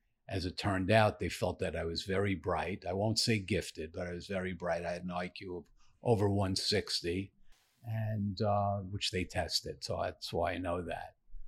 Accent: Queens, New York, United States; I grew up in Queens, New York. It's one of the five boroughs for those people that aren't from New York.

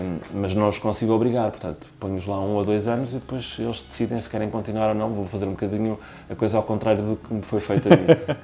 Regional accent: Valpaços, Vila Real, Portugal; eu fazia rádio local em Trás-os-Montes, em Valpaços, de onde sou

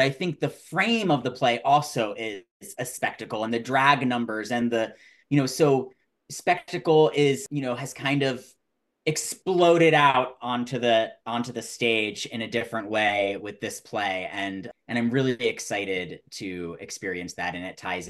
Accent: New Jersey, United States; I grew up in New Jersey and we would go to Fright Fest every fall.

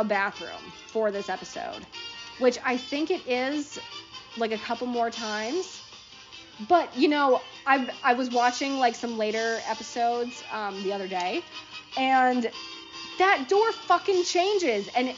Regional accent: Connecticut, United States; So, anyway, again … from Connecticut.

